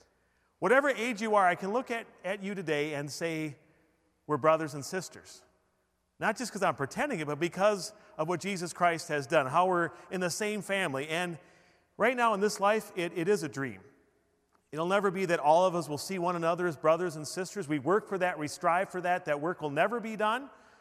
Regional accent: Appleton, Wisconsin, United States; I was born in Appleton, close to Green Bay. I grew up.

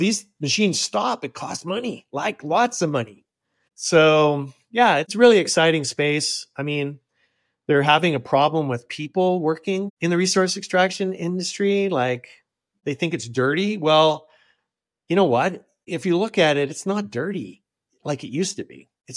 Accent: Ontario, Canada; I was raised in Northern Ontario, so I'm really happy about that.

